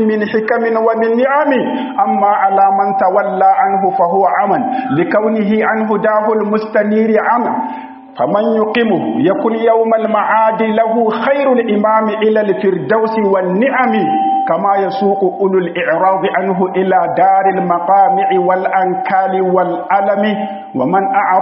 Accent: Niger

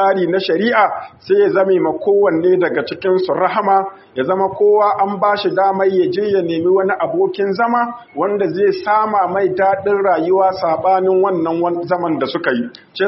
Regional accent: Niger; اللهم احمي بلادنا النيجر

